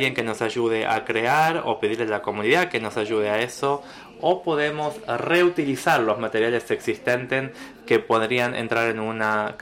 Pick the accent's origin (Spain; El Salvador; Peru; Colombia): Peru; soy de Perú.